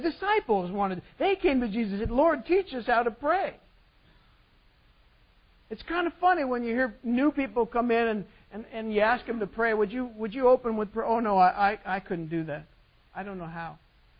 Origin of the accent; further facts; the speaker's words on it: United States; It's like we think it is because we're American.